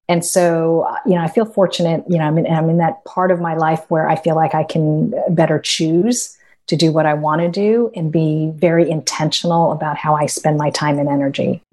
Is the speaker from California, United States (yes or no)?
yes; South Pasadena, California, United States; also born or lived in Los Angeles / Orange County; I was born in Los Angeles, California. My parents emigrated to the U.S. in the 1950s. My mom is originally from China. My dad actually was born in the Philippines. And so my early childhood was spent in South Pasadena.